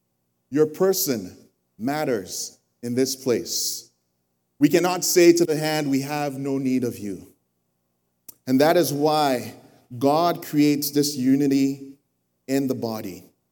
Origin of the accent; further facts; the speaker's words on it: Nigeria; as a Nigerian growing up in Nigeria